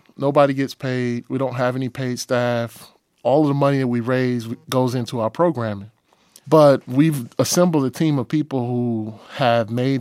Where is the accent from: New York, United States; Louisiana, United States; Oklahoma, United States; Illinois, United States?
Oklahoma, United States; Oklahoma City; But we're also doing it in Oklahoma City, which is my hometown.